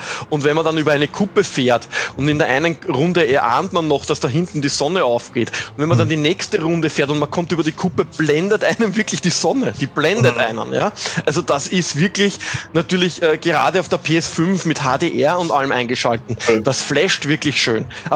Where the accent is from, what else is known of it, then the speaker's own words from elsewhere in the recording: Austria; ich als Österreicher